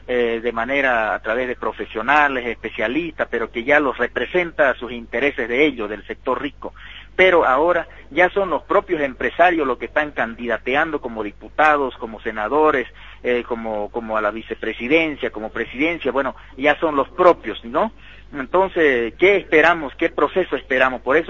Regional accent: Bolivia; ya nos toca participar para ejercer en plenitud el derecho que tenemos en cuanto a ciudadano boliviano

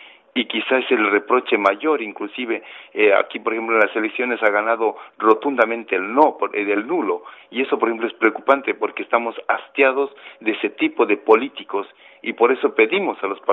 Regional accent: Ecuador; somos ecuatorianos y aquí algunos políticos están desubicados

